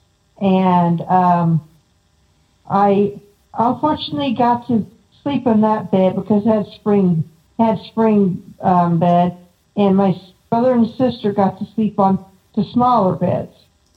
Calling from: Ohio, United States; Hi, I called before. … from Ohio.

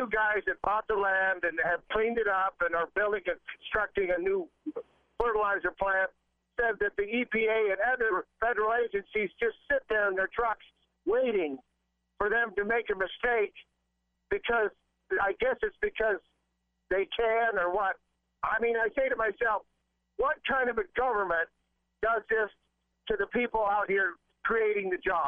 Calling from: Utah, United States; I'm 30 miles from Snowville, Utah, going to Salt Lake, and I can hear you crystal clear.

